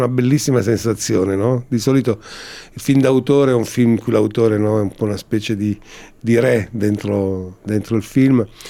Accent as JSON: {"language": "Italian", "town": "Polistena", "region": "Calabria", "country": "Italy", "tie": "born there", "said": "No, dove io sono nato? Io sono nato a Polistena, appunto."}